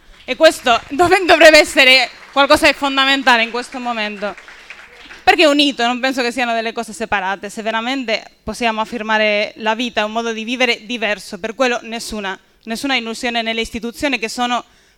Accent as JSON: {"language": "Italian", "country": "Spain", "said": "della Corrente Umanista Socialista, vengo dalla Spagna, mi sono impegnata lì per tanti anni."}